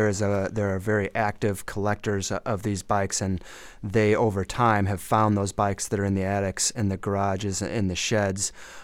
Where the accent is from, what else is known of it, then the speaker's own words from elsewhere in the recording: Peoria, Illinois, United States; I grew up near the Peoria area, and I didn't even really know there was a significant bicycle history.